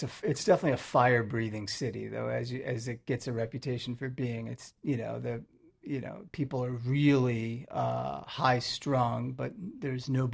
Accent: Radnor, Pennsylvania, United States; So outside of Philadelphia in a town called Radnor.

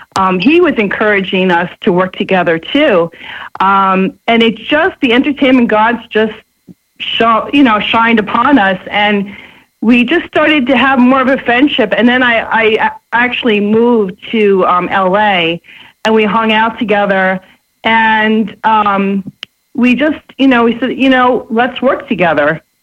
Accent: New York City, New York, United States; So I'm initially, this is … I'm initially from New York.

